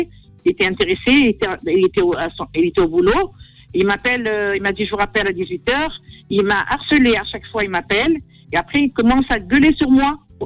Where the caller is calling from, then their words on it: Île-de-France, France